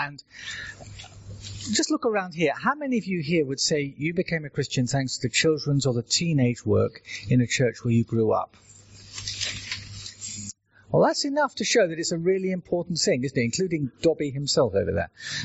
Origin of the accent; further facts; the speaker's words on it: Epsom, South East England, United Kingdom; I now live north of the river, and coming south of the river is a bit of a treat. I was born out near Epsom, Ashtead Way, and I was brought up there